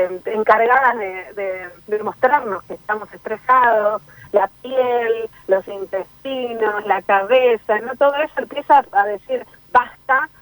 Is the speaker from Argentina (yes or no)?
yes; Villa Lugano, Buenos Aires, Argentina; yo vengo de Villa Lugano y no tenía un peso y nunca lo tuve de chica, ¿no?